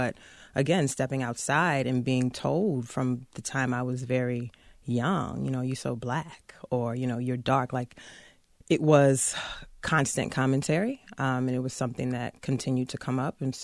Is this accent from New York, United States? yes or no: no; New Orleans, Louisiana, United States; And so I grew up on Xavier's campus. And New Orleans is a special place.